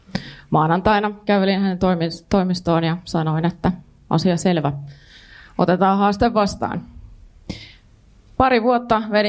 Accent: Myllykoski, Kymenlaakso, Finland; olin Myllykoskelta kotoisin.

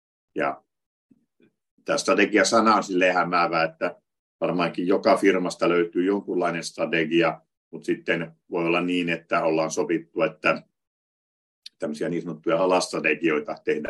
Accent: Jyväskylä, Central Finland, Finland; Olen Jyväskylästä kyllä kotoisin, mutta lähdin tuonne sitten pariksi vuodeksi opiskelemaan

